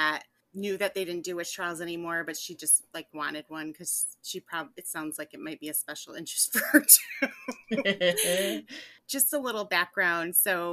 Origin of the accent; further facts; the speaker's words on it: United States; because I'm an American and, you know, I love our witchcraft tradition too.